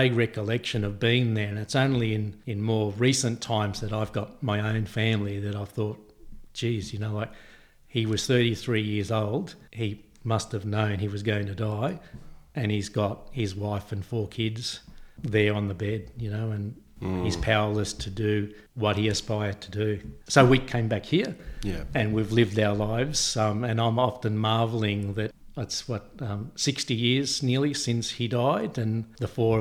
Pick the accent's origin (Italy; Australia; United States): Australia; Shepparton, Victoria; also born or lived in Cooma; So I was born in Cooma because of my father ending up working on the Snowy scheme. But when I was a couple of years old, my father, my mum and my three siblings, we all relocated to where I'm now living, which is in Shepparton in northern Victoria.